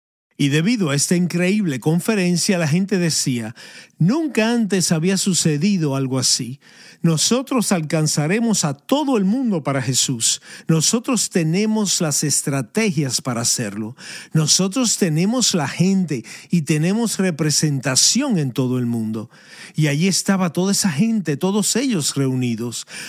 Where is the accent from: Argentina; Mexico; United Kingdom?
United Kingdom; Edinburgh, Scotland; Spanish is a second language; la ciudad de Edimburgo, Escocia, donde yo nací y crecí.